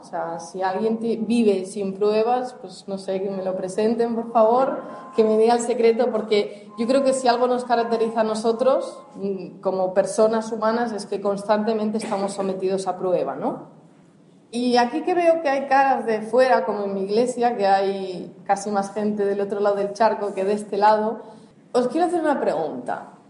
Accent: Galicia, Spain; yo, que no soy de Cataluña, que vengo de Galicia, me encontré igual

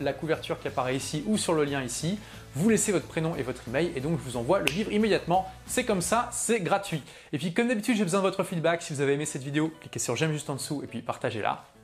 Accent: France; c'est l'image que j'avais moi en tant que Français avant d'aller au Québec

